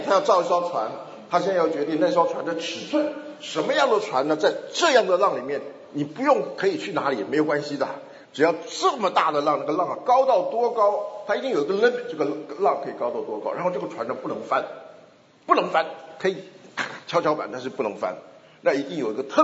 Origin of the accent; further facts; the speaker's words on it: Taiwan; 我们台湾话叫抓鸡